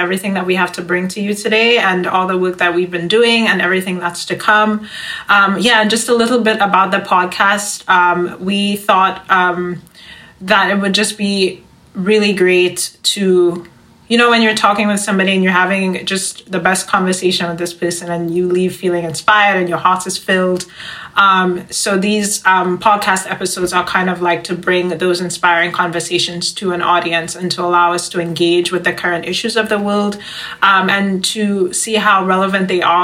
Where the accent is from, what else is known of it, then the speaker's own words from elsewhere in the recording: St. Lucia; now in Chicago, United States; I'm from St. Lucia, which is a Caribbean island. If nobody knows where that is, I'm currently here in Chicago studying music